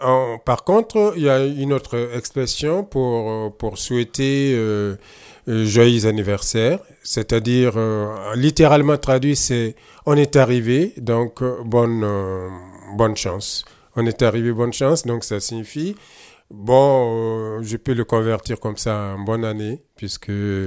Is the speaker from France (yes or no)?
no; Burkina Faso; first language Mooré; French is a second language; Au Burkina, ma langue maternelle, c'est le Moré, donc j'allais dire l'ethnie majoritaire, qui est installée sur le plateau central. Donc on est un pays du plateau.